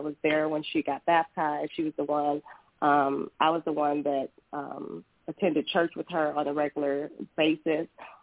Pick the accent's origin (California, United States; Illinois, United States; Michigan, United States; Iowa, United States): Michigan, United States; Detroit; now in Atlanta, United States; I am originally from Detroit. I am now in Atlanta, getting ready to move to L.A., at the end of the month.